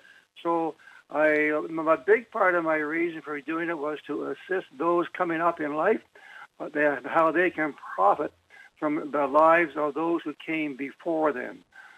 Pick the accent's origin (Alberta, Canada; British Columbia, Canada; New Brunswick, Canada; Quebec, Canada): New Brunswick, Canada; also born or lived in Hamilton; what life was like for me growing up in New Brunswick, and then when I moved to Hamilton, and then to Forest Ranger School, and for the last 55 years here in Campus Gasing.